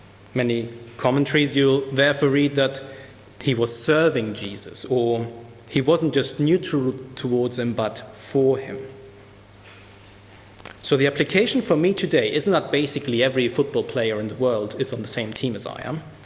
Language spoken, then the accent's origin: English; Cyprus; when I was growing up in Cyprus